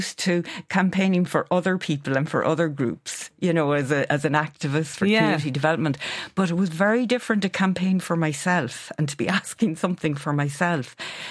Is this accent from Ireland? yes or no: yes; Ireland; this is part of who we are as Irish people.